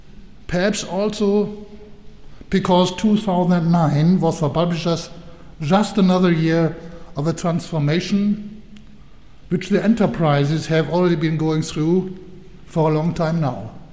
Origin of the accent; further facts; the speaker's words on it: Germany; English is a second language; you have no doubt that I'm a German, as Arno de Kemp is a Dutch, and you heard from my accent. But I try hard not to spoil my pronunciation and to become too English. I try hard to stay German.